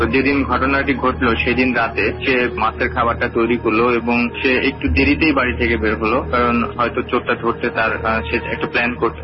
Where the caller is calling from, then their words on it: Jessore, Khulna Division, Bangladesh; From Jessore cantonment.